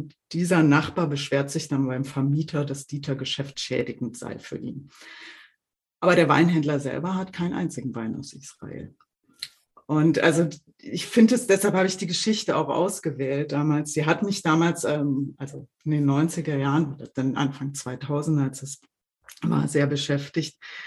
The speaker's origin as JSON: {"language": "German", "region": "Berlin", "country": "Germany", "said": "Ich bin halt eine Berliner Göre, wie viele andere"}